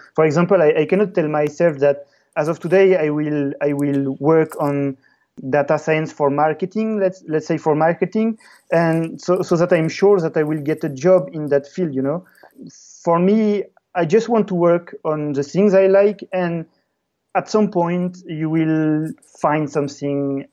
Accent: French Polynesia; English is a second language; I was born in French Polynesia and I lived on a very small island.

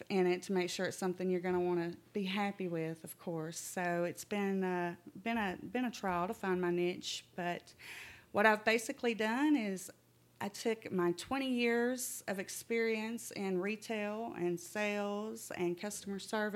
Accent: Michigan, United States; also born or lived in Alabama, United States; I'm originally from Michigan, but I have spent most of my life in the South.

